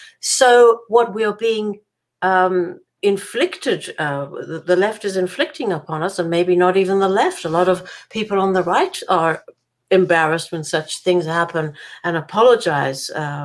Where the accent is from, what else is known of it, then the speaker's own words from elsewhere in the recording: Israel; I grew up in Israel